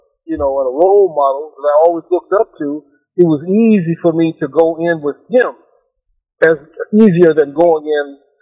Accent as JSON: {"language": "English", "town": "Chicago", "region": "Illinois", "country": "United States", "tie": "born or raised there", "said": "I grew up in Chicago. I worked as a young man."}